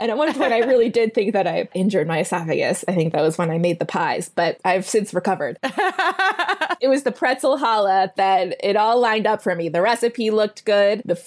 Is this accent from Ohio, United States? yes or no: no; Illinois, United States; now in New York, United States; But I am from Illinois.